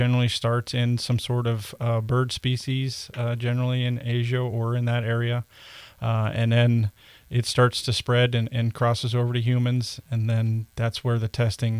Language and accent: English; Montana, United States; So I'm a pharmacist by trade, born and raised in Montana, went to the University of Montana, then School of Pharmacy in Montana.